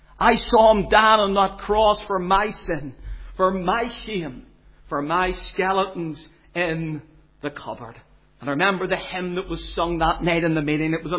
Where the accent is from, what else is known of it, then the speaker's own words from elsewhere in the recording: Belfast, Northern Ireland, United Kingdom; Sadly, growing up in Kilburn Street, I was never in a Sunday school, and yet there was a mission hall, a little Belfast City mission hall at the top of our street.